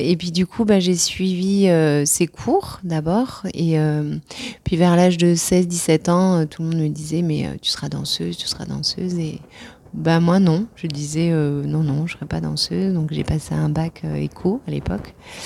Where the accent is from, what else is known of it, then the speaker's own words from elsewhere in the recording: Carcassonne, Occitanie, France; also born or lived in Montpellier / Istres; je suis native de Carcassonne. Je suis née à Carcassonne.